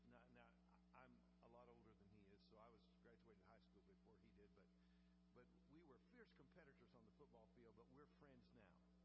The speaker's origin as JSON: {"language": "English", "town": "Sikeston", "region": "Missouri", "country": "United States", "said": "We come from the same part of the country. I'm from Sykeston, Missouri."}